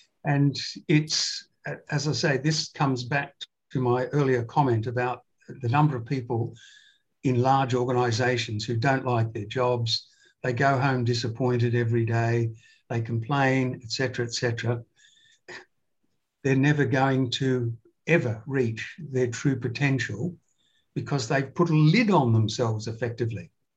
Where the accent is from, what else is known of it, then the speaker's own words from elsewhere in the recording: Australia; They wanted me to become an expat back in my home country, Australia